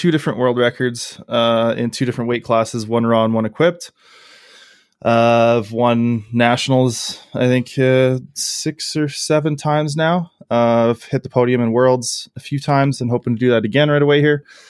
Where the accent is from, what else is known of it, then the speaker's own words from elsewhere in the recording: Canada; So I'm a Canadian powerlifter.